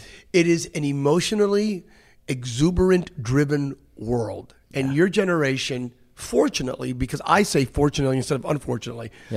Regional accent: Bethlehem, Pennsylvania, United States; 14-year-old kid, Bethlehem, Pennsylvania. I grew up in Pennsylvania. My dad was a Mack truck worker. My mom was a homemaker.

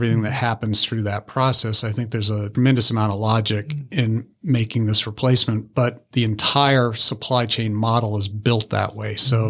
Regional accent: Massachusetts, United States; moved away as an adult; now in Charleston, United States; And I grew up in Massachusetts.

